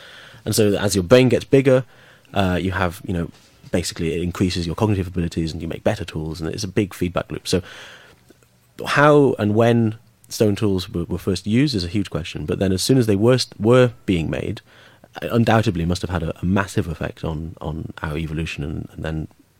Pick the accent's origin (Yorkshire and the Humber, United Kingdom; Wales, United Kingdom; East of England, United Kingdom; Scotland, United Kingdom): Wales, United Kingdom; when I was growing up in South Wales